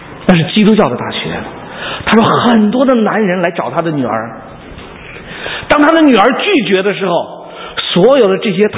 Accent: Lanzhou, Gansu, China; born there; 因为我生在兰州

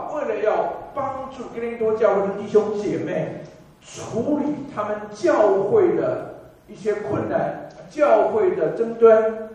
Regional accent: Taiwan; 好像我是台湾的背景，我们从小都要向所谓的孙文的遗像鞠躬

